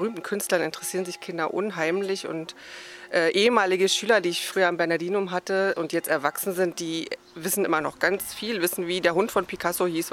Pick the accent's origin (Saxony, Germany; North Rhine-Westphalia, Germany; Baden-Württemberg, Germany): Saxony, Germany; Dresden; born there; now in Brandenburg, Germany; Ich komme gebürtig aus Dresden.